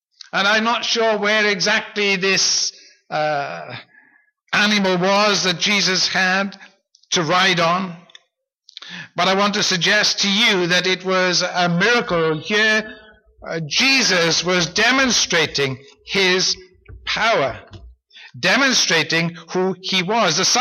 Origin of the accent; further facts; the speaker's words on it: Wales, United Kingdom; now in Canada; my experience in Canada is much less than my experience in Wales. As a child growing up in Wales